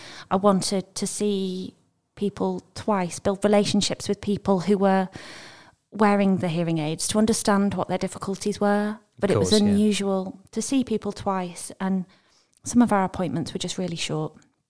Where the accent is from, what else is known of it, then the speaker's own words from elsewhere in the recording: Ilkley, Yorkshire and the Humber, United Kingdom; So I grew up locally. I grew up in Ilkley